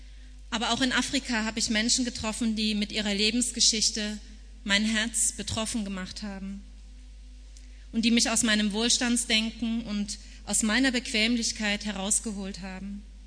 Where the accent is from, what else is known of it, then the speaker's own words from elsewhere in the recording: East Germany, Germany; Genau wie vor 30 Jahren, 1989, im Osten unseres Landes, wo ich aufgewachsen bin.